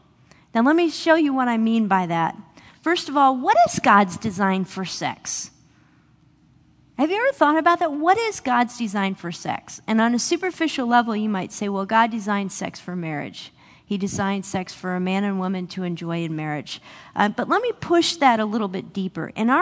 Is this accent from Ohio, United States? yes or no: yes; Cleveland, Ohio, United States; I grew up in Cleveland, Ohio. You can say, aw. Yeah, I know. So I grew up a Cleveland sports fan.